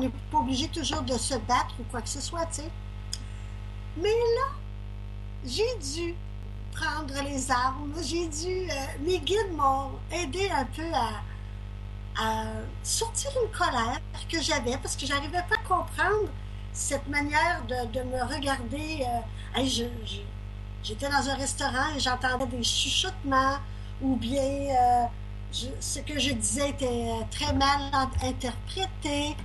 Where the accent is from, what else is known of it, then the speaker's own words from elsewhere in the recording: Quebec, Canada; je suis revenue chez moi, au Québec.